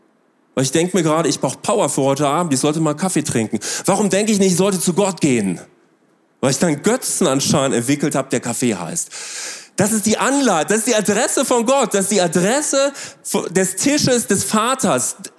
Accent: North Rhine-Westphalia, Germany; da war es bei uns im Ruhrgebiet so eine richtige Pumperbude.

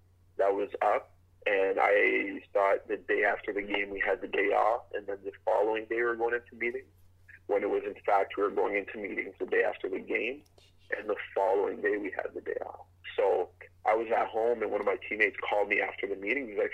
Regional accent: Canada; I just didn't see that I was the next man up as a Canadian.

